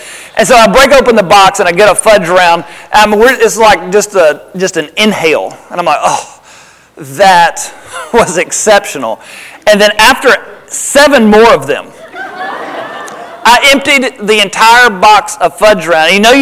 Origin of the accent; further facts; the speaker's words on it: Tennessee, United States; Right, I grew up in Tennessee. We're pretty simple down there.